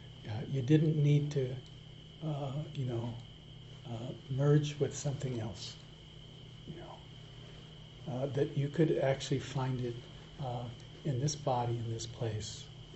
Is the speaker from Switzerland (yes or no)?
yes; Switzerland; English is a second language; growing up in Europe and in Switzerland in a little village